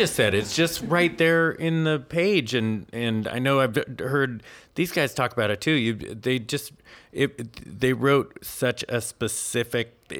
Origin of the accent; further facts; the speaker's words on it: Ireland; A lot of people don't know this, but I am Irish as well. And so this was really fun because it gave me a chance to do my American accent.